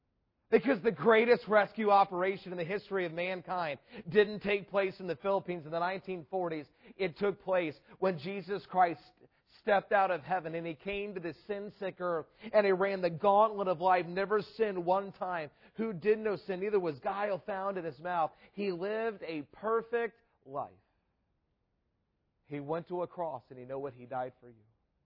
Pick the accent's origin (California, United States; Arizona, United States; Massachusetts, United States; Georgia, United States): Georgia, United States; Atlanta; this is when I was growing up in Atlanta, in our church basketball league.